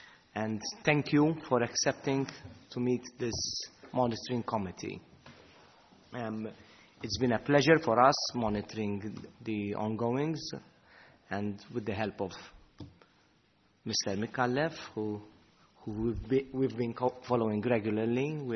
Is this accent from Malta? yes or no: yes; Valletta, South Eastern Region, Malta; As we already said, I'm from Valletta. I'm born and bred here, and I've seen a big development over the past years